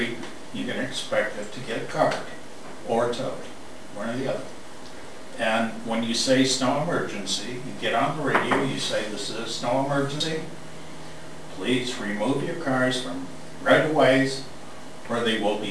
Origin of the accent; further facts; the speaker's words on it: Northeast, United States; I come from the Northeast. You have a car in the street, it's gone.